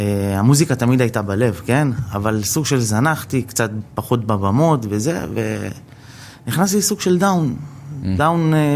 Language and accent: Hebrew; Bat Yam, Tel Aviv District, Israel; גדלתי בבת ים